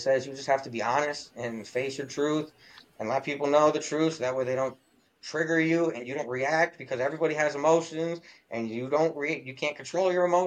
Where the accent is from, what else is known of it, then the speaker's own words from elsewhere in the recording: Lansing, Michigan, United States; I live in I'm from Lansing, Michigan. It's the capital of Michigan, but I think we're a small city. I thought Lansing was huge until I left this mug.